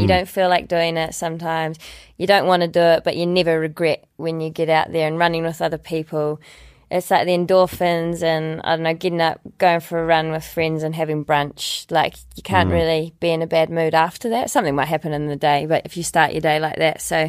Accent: Dunedin, Otago, New Zealand; Like, I was 19 from Dunedin and I'd watched the Olympics on TV

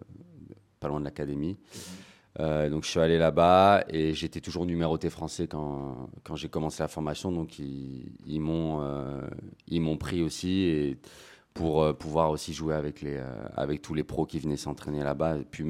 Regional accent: Aix-en-Provence, Provence-Alpes-Côte d'Azur, France; Ouais, alors moi, je suis d'Aix-en-Provence, en fait, à la base. Je m'entraînais sur Aix depuis des années

